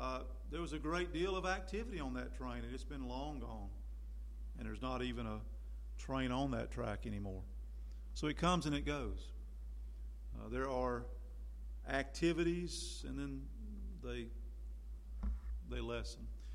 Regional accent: Tryon, United States; Now, every town, and it was true in my hometown of Tryon, you have a downtown area, and there are stores there

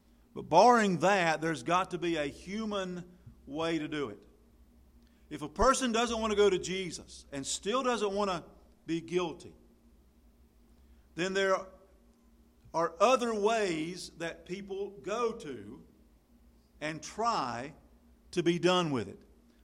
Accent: Ireland; I'm an Irish person, so I've got to lose my temper.

